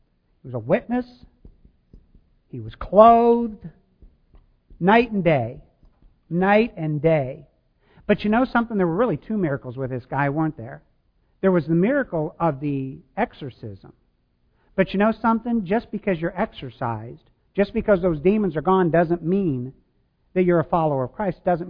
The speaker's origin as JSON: {"language": "English", "region": "Midwest", "country": "United States", "tie": "born or raised there", "said": "I mean, I grew up in the Midwest, and I went to some hog farms."}